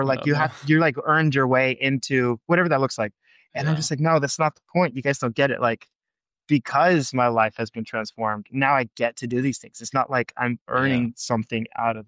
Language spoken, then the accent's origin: English; Whittier, California, United States; I'm originally from there, but like I'm never like in the area that I grew up in. So because I grew up in Whittier.